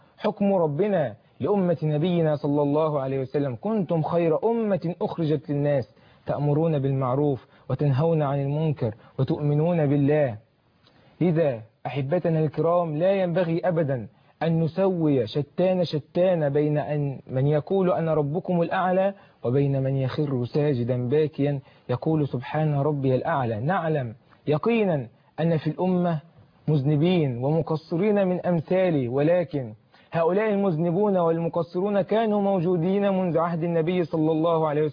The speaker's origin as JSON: {"language": "Arabic", "country": "Egypt", "said": "أوجه كلماتي لأحبابي، لأبناء بلدي مصر الحبيب،"}